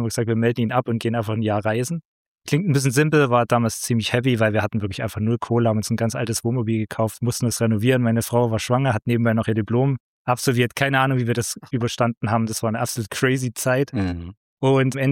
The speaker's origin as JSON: {"language": "German", "region": "Saxony", "country": "Germany", "said": "ich komme aus dem Großraum Dresden. Ich habe noch die letzten sechs Jahre DDR miterlebt. Und dann, als ich 1990 bin ich genau eingeschult worden, wo gerade Wiedervereinigung war. Und wir sind in sehr, sehr, sehr einfachen Verhältnissen aufgewachsen."}